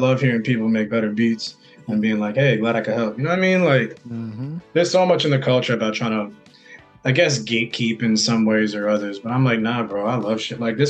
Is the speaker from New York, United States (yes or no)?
yes; Staten Island, New York, United States; I'm from Staten Island. So I took the boat to Bowling Green, the bottom of Manhattan.